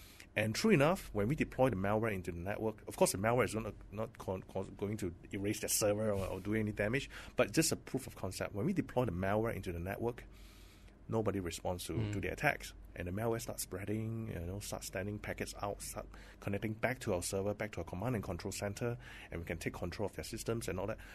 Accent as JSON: {"language": "English", "country": "Malaysia", "said": "And especially when you talk about security, people, being Malaysian, we are more like reactive."}